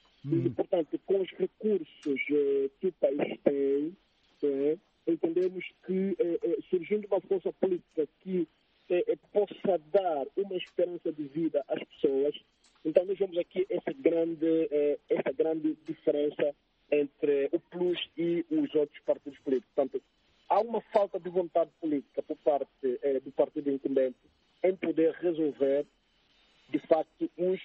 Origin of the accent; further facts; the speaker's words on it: Cacuaco, Luanda, Angola; born there; Eu, enquanto coordenador, nasci em Cacoaco e também viemos da periferia.